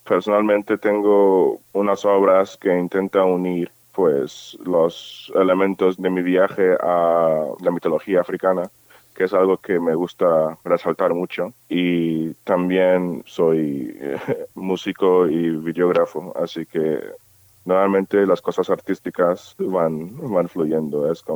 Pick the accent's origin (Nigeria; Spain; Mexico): Nigeria; O sea, soy nigeriano y es lo que diría en medio de los casos